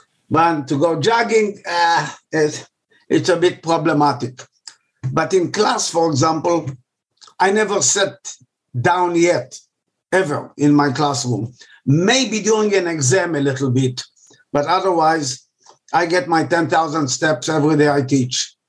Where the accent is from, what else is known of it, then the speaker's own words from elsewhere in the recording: Israel; I grew up in Israel, and of all things, I lived a mile from the Mediterranean